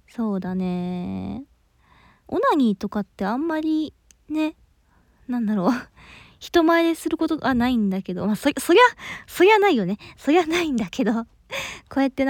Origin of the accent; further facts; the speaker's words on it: Kansai, Japan; はい、で出身地は関西の方ですね。